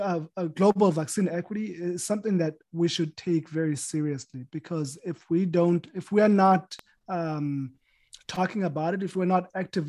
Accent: Zimbabwe; now in United States; I'm from Zimbabwe

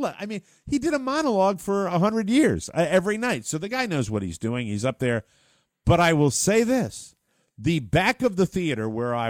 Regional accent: Atlanta, Georgia, United States; I'm from Atlanta, you know, the land of biscuits and gravy.

